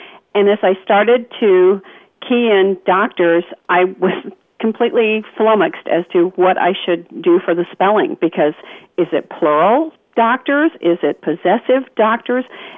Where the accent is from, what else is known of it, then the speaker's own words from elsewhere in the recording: Ohio, United States; I'm from Ohio originally, but have actually had relatives that had been born and raised in Indiana